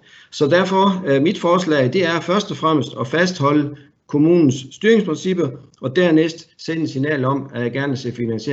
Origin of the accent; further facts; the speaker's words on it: Central Denmark Region, Denmark; Jeg kommer fra Vestjylland. Der betaler man kontant, hvis man kan, og det kan vi.